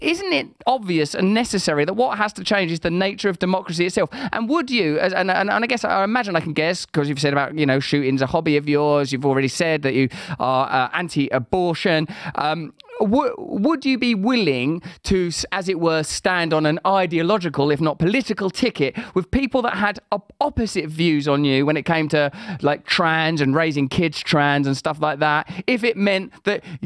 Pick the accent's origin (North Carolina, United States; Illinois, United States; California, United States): California, United States; Sacramento; I'm from Sacramento. How are you?